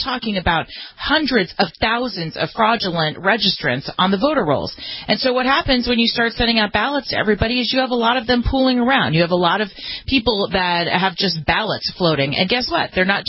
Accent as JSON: {"language": "English", "region": "California", "country": "United States", "said": "as a person, as an American, as a Californian who has suspected this kind of stuff has been at play for years"}